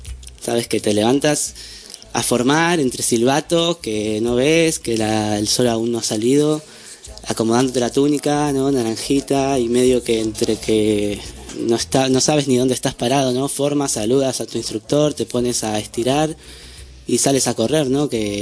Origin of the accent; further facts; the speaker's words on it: Uruguay; also born or lived in Madrid; now in Barcelona, Spain; contaros que soy de Uruguay, que estoy aquí en Barcelona hará aproximadamente un mes. Estuve en Madrid 6 años. Estuve estudiando, he viajado a China.